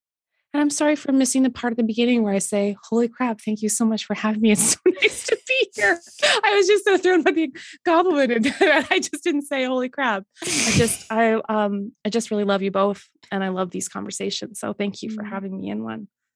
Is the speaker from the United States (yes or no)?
no; Canada; As a Canadian